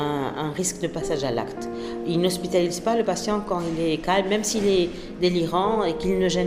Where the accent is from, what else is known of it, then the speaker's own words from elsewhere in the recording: Tunisia; On est tunisien, on est né tunisien. On doit se battre pour ce pays